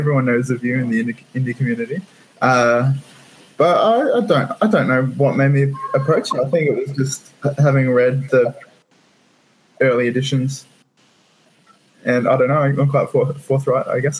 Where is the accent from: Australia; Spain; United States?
Australia; accent: Australian; my hometown in Australia, hence the ridiculous accent.